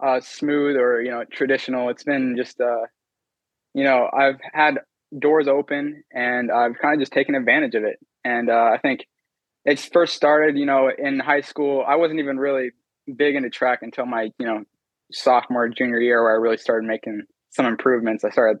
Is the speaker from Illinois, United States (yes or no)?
no; Iowa, United States; So I think my town, maybe we had like 1,000 people, like, our graduating class was like 60. So it was pretty small town.